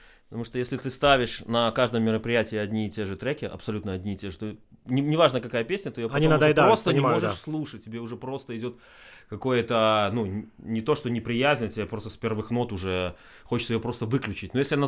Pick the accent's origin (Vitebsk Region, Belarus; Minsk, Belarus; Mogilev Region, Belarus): Minsk, Belarus; Я из Беларуси.